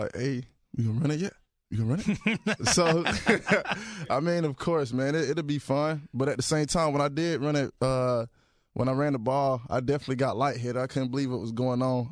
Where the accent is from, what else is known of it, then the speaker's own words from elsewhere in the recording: Georgia, United States; because I'm from Georgia. I'm a Georgia boy